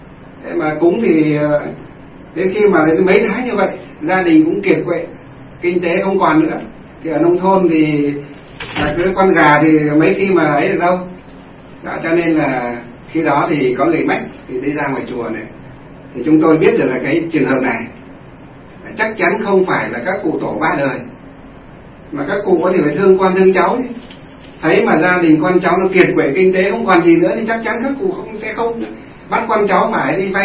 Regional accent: Thanh Luong, Hòa Bình, Vietnam

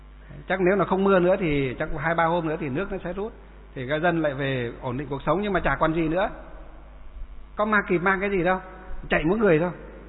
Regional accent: Lương Sơn, Hòa Bình, Vietnam; thì sáng nay tôi gọi điện vào trong bác chủ tịch huyện Lương Sơn, ở huyện của tôi á, quê hương của tôi á

